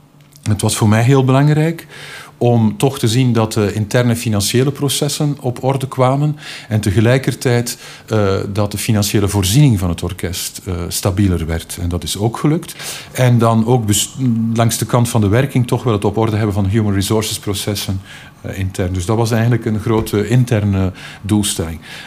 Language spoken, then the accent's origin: Dutch; Flanders, Belgium; Als Vlaming